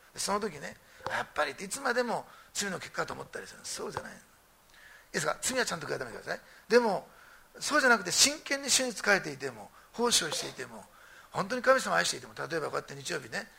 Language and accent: Japanese; Osaka, Japan; born there; で私は大阪生まれなんですけど、大阪はすごくせっかちな街なんです。